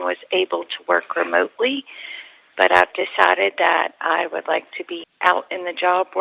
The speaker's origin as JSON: {"language": "English", "country": "United States", "tie": "born or raised there", "said": "Well, I was born and raised here in Highland County, and most of my immediate family is still in the area."}